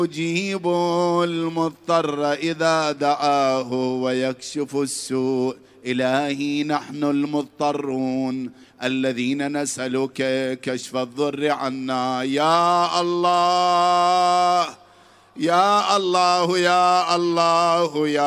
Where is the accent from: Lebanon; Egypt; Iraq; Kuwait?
Iraq; ألبسهم ثوب الشفاء وثوب العافية بلادنا العراق